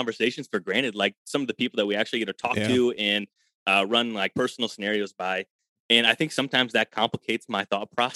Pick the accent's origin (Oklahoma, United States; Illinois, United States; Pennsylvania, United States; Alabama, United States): Illinois, United States; I'm from Illinois.